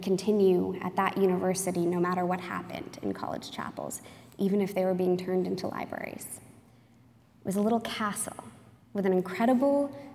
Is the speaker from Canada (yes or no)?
yes; Edmonton, Alberta, Canada; I am a priest from Edmonton